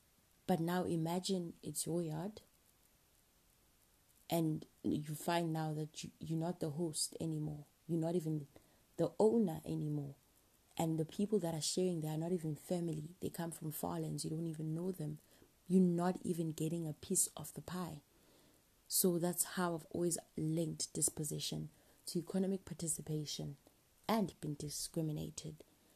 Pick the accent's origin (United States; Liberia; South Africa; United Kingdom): South Africa; Somaroboko, Mpumalanga; I grew up in Somaroboko, which is just outside Gauteng, forming part of iKwaNdebele, a homeland created under the administration of the notorious National Party for Southern Ndebele people.